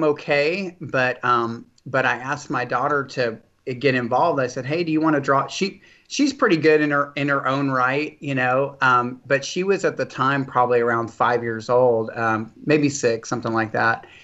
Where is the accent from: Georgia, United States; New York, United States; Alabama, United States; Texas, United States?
Texas, United States; Houston; Well, I'm from Houston, Texas. I'm born and raised in Houston. I still live here today.